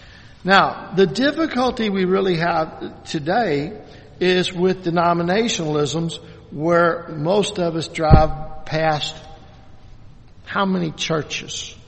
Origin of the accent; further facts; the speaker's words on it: Louisville, Kentucky, United States; But growing up in Louisville, I don't know what it is now, but then it was like 55% Roman Catholic. So we had all these Catholic schools.